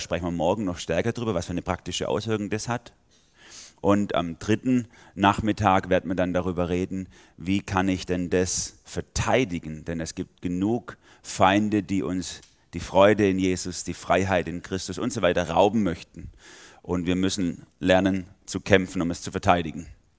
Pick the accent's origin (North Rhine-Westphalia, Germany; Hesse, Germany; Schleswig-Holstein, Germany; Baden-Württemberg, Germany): Baden-Württemberg, Germany; Gomaringen; now in Karlsruhe, Germany; Ich komme ursprünglich aus Gommaringen. Das ist in der Nähe von Tübingen, Reutlingen, die Ecke. Wohne aber jetzt in Baden, bin Pastor in der Gemeinde in Dullach. Das ist ein Vorort von Karlsruhe.